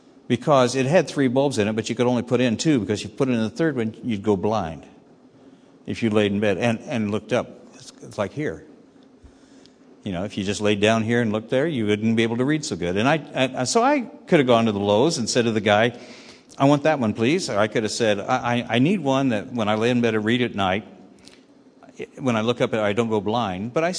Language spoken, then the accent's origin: English; Illinois, United States; And I'm from Illinois, and they knew all about Obama and what state he was a senator from.